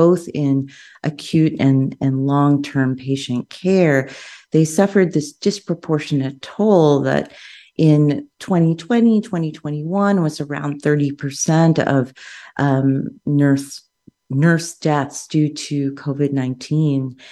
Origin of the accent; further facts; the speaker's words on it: New York City, New York, United States; so that when you're asked, where are you from? And I'll say New York City. And that's not the quote unquote right answer. They want to know where I'm really from.